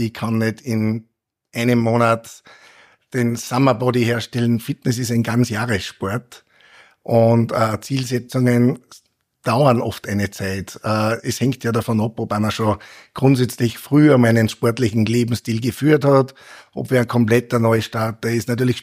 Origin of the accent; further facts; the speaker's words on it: Linz, Upper Austria, Austria; born there; also born or lived in Salzburg; Ich bin aber geboren in Linz und habe wieder zu meinen Wurzeln zurückgefunden und fand den Markt hier einfach so super interessant und so bin ich zurück.